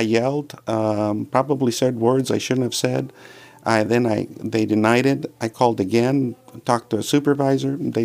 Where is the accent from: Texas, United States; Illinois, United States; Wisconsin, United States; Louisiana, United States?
Texas, United States; Eagle Pass; I'm actually originally from Eagle Pass. I was born here, and I've been practicing here in Eagle Pass for over 6 years.